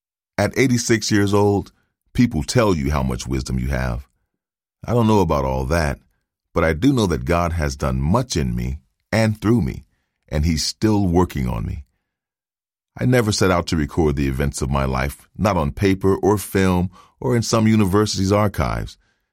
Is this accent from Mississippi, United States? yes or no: yes; Mississippi, United States; English is a second language; also born or lived in California; I dreamed of going back to my home state of Mississippi and sharing the love and joy of Jesus Christ that I had discovered in California.